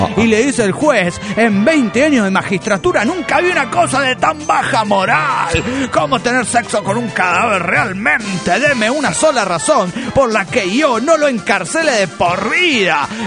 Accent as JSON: {"language": "Spanish", "town": "Cali", "region": "Valle del Cauca", "country": "Colombia", "said": "de Cali, Colombia."}